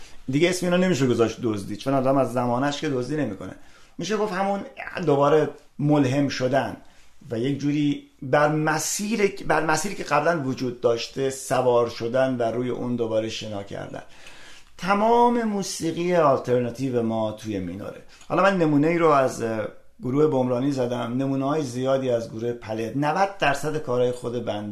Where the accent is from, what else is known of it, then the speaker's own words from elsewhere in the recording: Iran; moved away; چون من از ایران مهاجرت کردم.